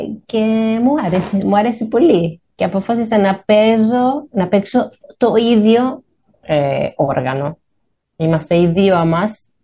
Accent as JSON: {"language": "Greek", "region": "Buenos Aires", "country": "Argentina", "tie": "born there", "second_language": "Greek", "said": "Και εγώ γεννήθηκα στο Buenos Aires, αλλά δεν έχω ασχοληθεί με τη γλώσσα, δεν ξέρω γιατί."}